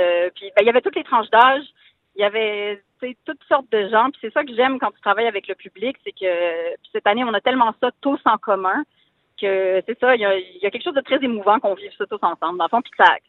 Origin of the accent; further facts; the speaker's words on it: Montreal, Quebec, Canada; Je suis montréalaise jusqu'au bout des ongles.